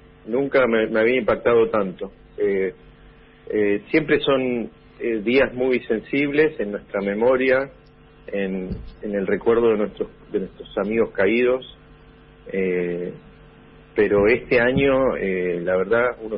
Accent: Temperley, Buenos Aires Province, Argentina; also born or lived in Lomas de Zamora / Adrogué; now in Venado Tuerto, Argentina; vivo en Venado Tuerto, hace 30 años, yo nací en Lomas de Zamora y me crié entre Temperley y Adrogué, y ahora estoy en Temperley visitando a la familia, así que volví a los pagos.

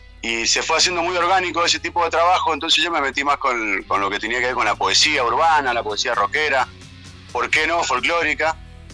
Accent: Mendoza, Argentina; Sí, de Mendoza.

